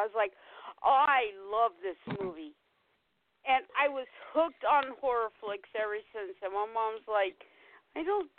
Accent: South Carolina, United States; I grew up in South Carolina, it's Carolina Gamecocks, okay.

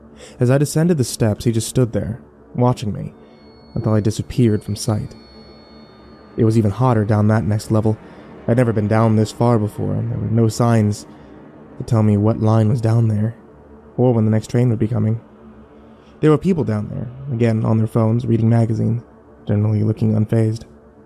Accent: Minnesota, United States; now in Washington, United States; Maybe that's just because I'm from Minnesota, and I'm not used to it. Really didn't expect this when I moved to DC.

